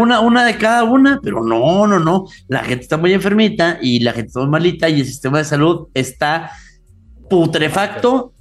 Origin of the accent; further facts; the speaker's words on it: Mexico City, Mexico; somos de la Cuauhtémoc, compadre. O sea, aquí es así, güey.